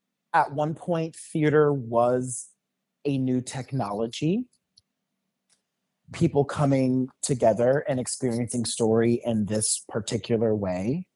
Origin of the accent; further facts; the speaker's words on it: Georgia, United States; So I'm from the South. I'm from Georgia. And I grew up going to Southern storytelling festivals.